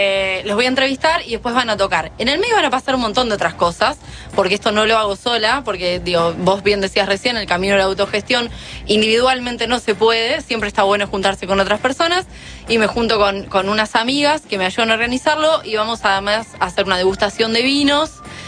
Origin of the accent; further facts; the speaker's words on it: Mar del Plata, Buenos Aires Province, Argentina; Mar del Plata.